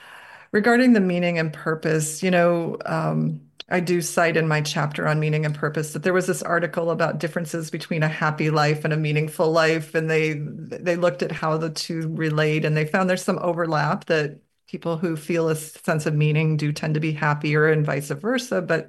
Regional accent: Midwest, United States; I was so socialized to believe I had to eat them, that I grew up in the Midwest, this is what you do.

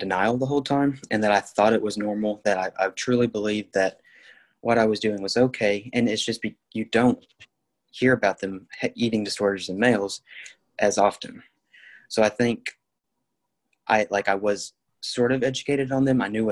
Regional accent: Midwest, United States; I am from the Midwest in the United States, and I'm 19 years old

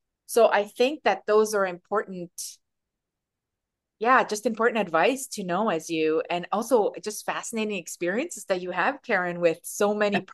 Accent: Canada; as a Canadian going down to the States

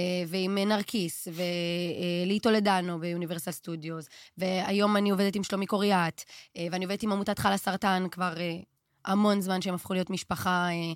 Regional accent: Ashkelon, Southern District, Israel; אז אני מאשקלון, ואני שחקנית

